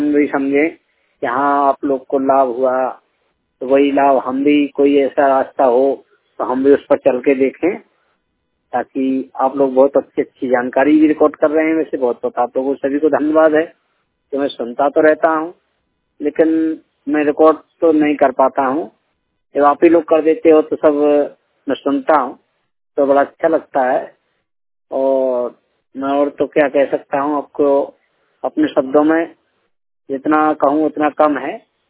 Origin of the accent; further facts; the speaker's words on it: Uttar Pradesh, India; मैं जिला जालौन उत्तर प्रदेश का रहने वाला हूँ।